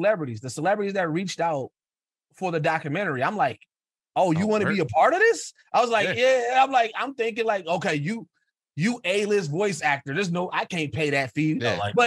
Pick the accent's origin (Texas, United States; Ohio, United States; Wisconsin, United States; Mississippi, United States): Wisconsin, United States; Milwaukee; I'm like, yo, I'm a nigga from Milwaukee, bro.